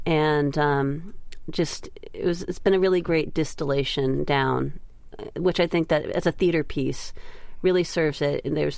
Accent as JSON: {"language": "English", "region": "California", "country": "United States", "tie": "born or raised there", "said": "I was exposed to a lot of really remarkable, amazing experiences growing up in the Bay Area as a kid with artistic people."}